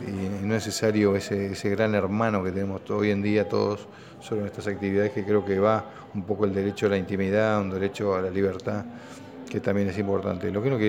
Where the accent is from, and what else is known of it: Uruguay